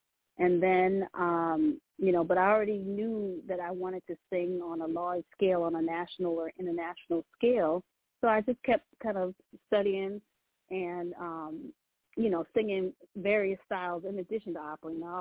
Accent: Virginia Beach, Virginia, United States; I was originally from Virginia Beach, but right now, you know, I reside in the right outside of the Northern Virginia area out of DMV.

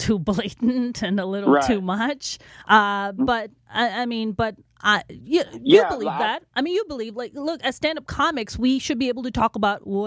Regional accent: Pakistan; I was like, I'm Pakistani

